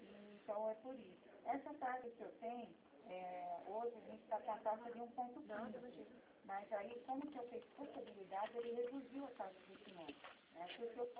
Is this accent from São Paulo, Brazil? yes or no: yes; Presidente Prudente, São Paulo, Brazil; nós somos de Prudente